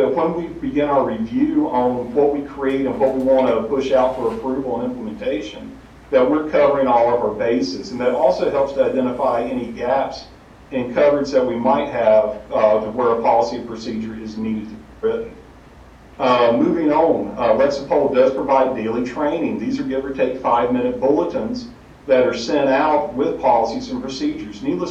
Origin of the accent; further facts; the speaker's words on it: North Carolina, United States; I do hail from the southeast of the United States, North Carolina in particular, so you hear my accent.